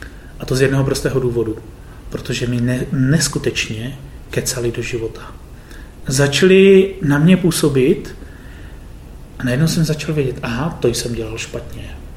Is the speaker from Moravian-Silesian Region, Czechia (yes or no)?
yes; Moravian-Silesian Region, Czechia; Pocházím z Moravskoslezského kraje